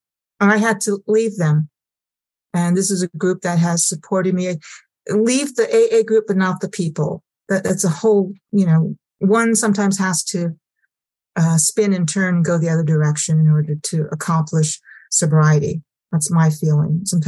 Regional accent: Sacramento, California, United States; also born or lived in San Francisco; But I grew up in Sacramento and I lived in San Francisco for the longest time.

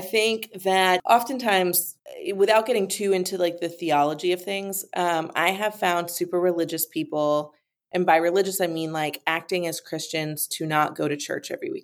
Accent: New York, United States; So I grew up in New York. Very liberal, very, you know, everyone do their own thing. I live in the Bible Belt now.

